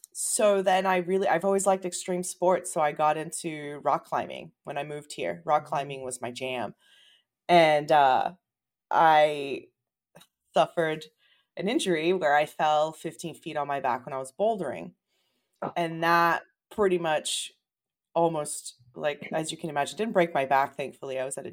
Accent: Australia; also born or lived in Brazil; now in United States; I am Brazilian born. I am Australian raised, and I now live in the U.S.

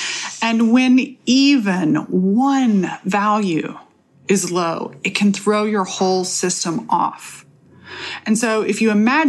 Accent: Texas, United States; I am from Texas, y'all

